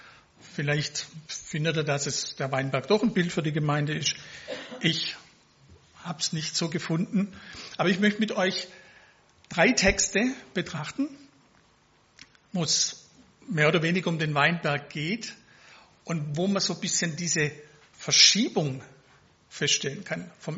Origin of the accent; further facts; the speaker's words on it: Dettingen an der Erms, Baden-Württemberg, Germany; ich komme nicht aus Neuffen. Ich komme aus Dettingen-Erms. Aber ich zähle mich seit 30 Jahren zur Gemeinde in Neuffen, zur EFN.